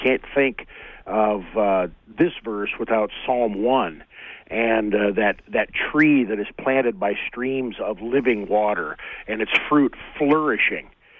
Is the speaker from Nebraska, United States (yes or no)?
yes; Nebraska, United States; That's up in my neck of the woods. I'm from Northeast Nebraska too.